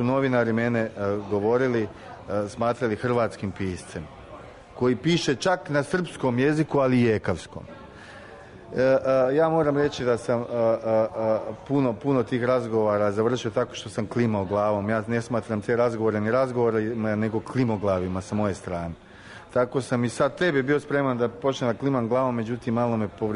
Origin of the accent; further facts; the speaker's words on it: Belgrade, Serbia; mnogi mene doživljavaju kao prirodnog ekavca. Ja sam odrastao u Beogradu, ovdje se zna kako se govori.